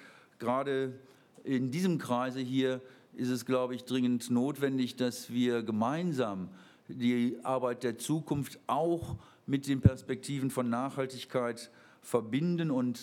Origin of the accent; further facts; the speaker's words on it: North Rhine-Westphalia, Germany; ich komme ja aus dem Bergischen Land und wir waren immer in Solingen in den Naturfreundehäusern